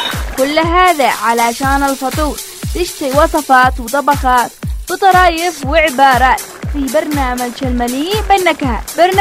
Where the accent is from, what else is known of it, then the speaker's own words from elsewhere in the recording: Yemen; ولأن إحنا شعب يمني متمسك بعاداته وأصوله وتاريخه وزمنه